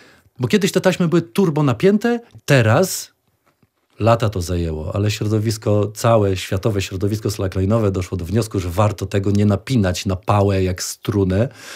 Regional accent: Podlaskie Voivodeship, Poland; Ja jestem z Podlasia głębokiego, jestem z okolic Białegostoku.

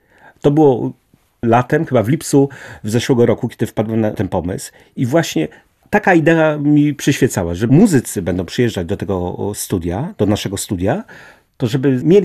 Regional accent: Poznań, Greater Poland Voivodeship, Poland; Ja pochodzę z Wielkopolski, z Poznania.

